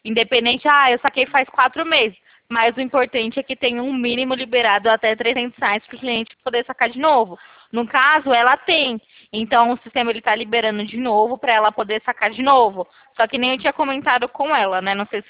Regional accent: Americana, São Paulo, Brazil; Eu sou de americana.

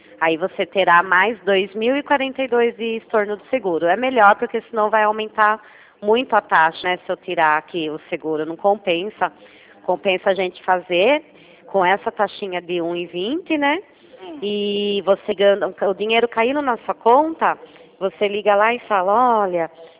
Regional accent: Itu, São Paulo, Brazil; Eu sou daqui de Itu.

